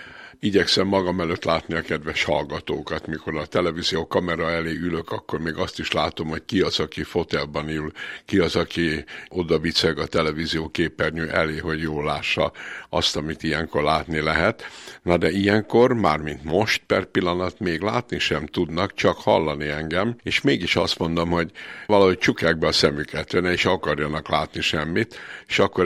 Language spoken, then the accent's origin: Hungarian; Kunszentmiklós, Bács-Kiskun, Hungary; Én Kunszem Miklósi gyerek vagyok, tehát a Kiskunság fővárosában születtem